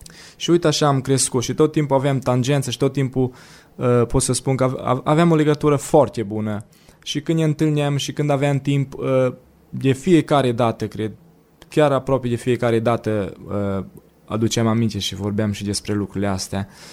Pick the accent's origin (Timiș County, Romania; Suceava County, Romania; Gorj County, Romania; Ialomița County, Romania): Gorj County, Romania; Motru; born there; now in Stâna, Romania; am 29 de ani, m-am născut în Motru Gorj, dar locuiesc în Stâna, județul Salaj, provin dintr-o familie de ortodoxi.